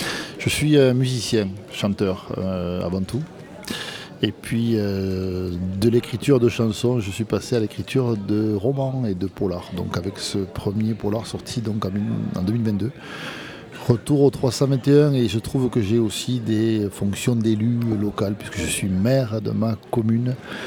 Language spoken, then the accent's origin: French; Occitanie, France; Je suis donc originaire du sud de la Haute-Garonne, près des Pyrénées